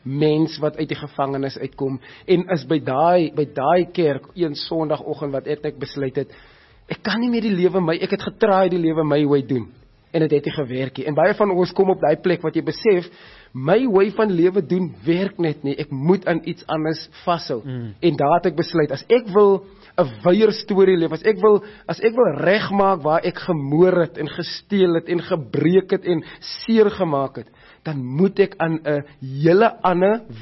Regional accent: Grabouw, Western Cape, South Africa; ek het in Grabouw groot geword en dit is 'n dorpie wat baie hopeloosheid in daai tyd gehad het.

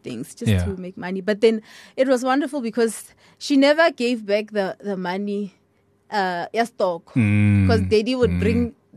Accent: Malibitsa, Limpopo, South Africa; So in a village called Malibitsa.

